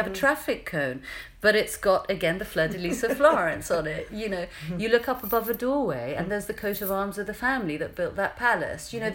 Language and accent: English; Iran; I grew up in Iran.